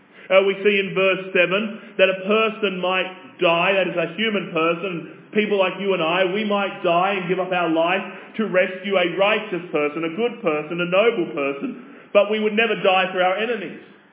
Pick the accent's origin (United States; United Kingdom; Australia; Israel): Australia; as an Australian